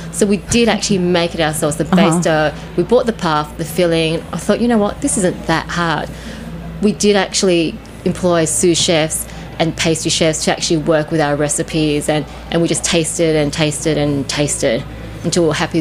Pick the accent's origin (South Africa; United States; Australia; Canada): Australia; born there; I grew up on meat pies. I was born in Australia.